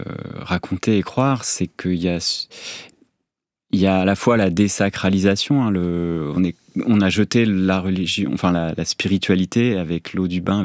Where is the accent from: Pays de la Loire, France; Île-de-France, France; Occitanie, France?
Île-de-France, France; Versailles; born there; also born or lived in Cherbourg; Moi, je suis né à Versailles, en Versailles-Saint-Germain-en-Laye, avec un petit tour à Cherbourg, où j'ai eu mes premiers émois naturalistes.